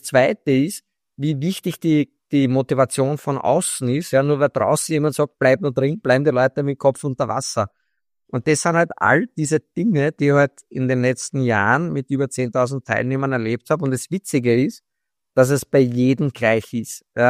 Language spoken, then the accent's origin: German; Austria; wie man bei uns in Österreich sagt.